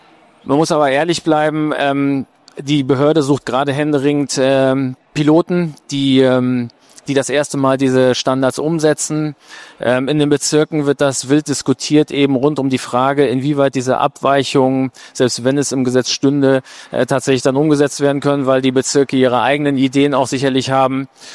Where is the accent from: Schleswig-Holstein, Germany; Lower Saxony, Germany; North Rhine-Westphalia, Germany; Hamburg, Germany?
Hamburg, Germany; Was soll man als Hamburger sonst anders sagen?